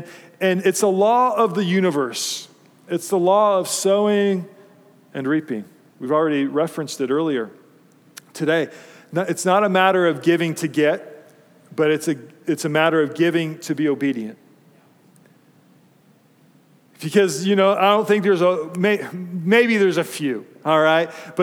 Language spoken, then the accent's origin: English; Fort Collins, Colorado, United States; I remember growing up in Fort Collins, Colorado.